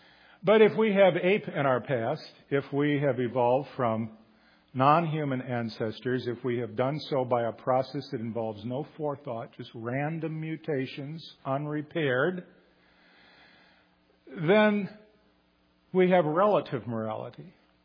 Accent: Minnesota, United States; I'm from the Midwest, originally Minnesota, right across Wisconsin. We're kind of similar folk.

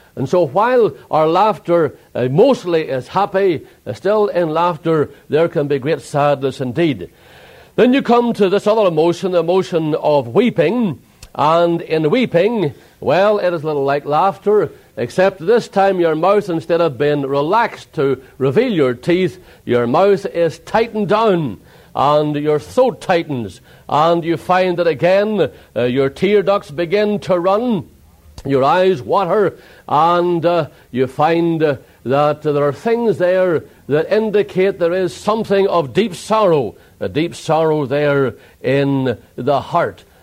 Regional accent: Ireland; I'm Irish, and we Irish are well known for our tempers

